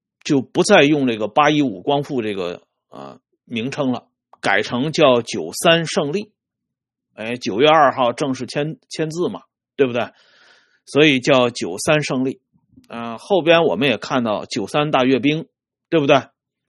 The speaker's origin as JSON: {"language": "Chinese", "country": "China", "said": "作为我们中国人来讲都应该记住这个重要的日子"}